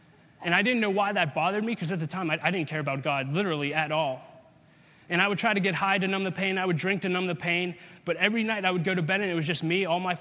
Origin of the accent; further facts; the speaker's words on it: Wexford, Pennsylvania, United States; also born or lived in Bradford Woods; So I grew up in Wexford, not far from here. I grew up in Bradford Woods, and I went to North Allegheny High School.